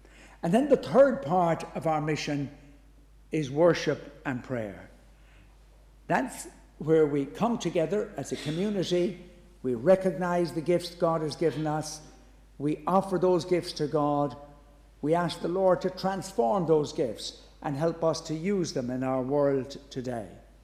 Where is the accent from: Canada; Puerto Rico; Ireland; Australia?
Ireland; I remember when I was growing up in Ireland, and I won't tell you how long ago, but it was a long time ago